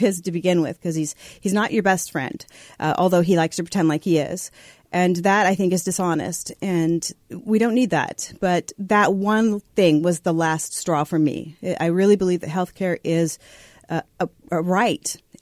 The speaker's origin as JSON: {"language": "English", "town": "Des Moines", "region": "Iowa", "country": "United States", "tie": "born or raised there", "said": "Originally from Des Moines, Iowa, veteran in the United States Navy. And I came back to Iowa and went to Drake University."}